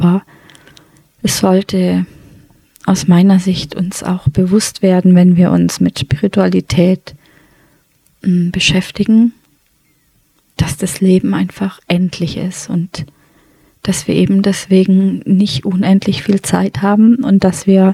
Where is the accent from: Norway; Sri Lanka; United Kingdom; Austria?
Sri Lanka; Ich komme ja nicht aus Indien, sondern aus Sri Lanka